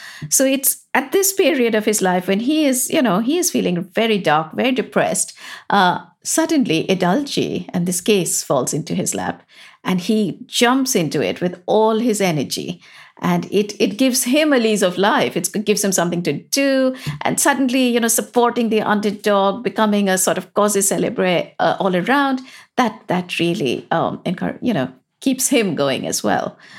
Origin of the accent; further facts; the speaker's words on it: England, United Kingdom; And this is part of being English, is that we have the best justice system.